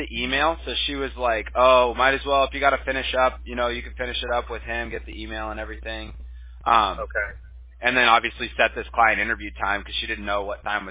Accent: California, United States; But I grew up in California, so we used to go deep sea fishing.

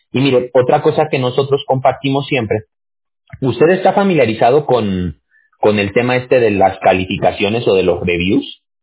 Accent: Mexico; Yo soy de México, yo soy mexicano.

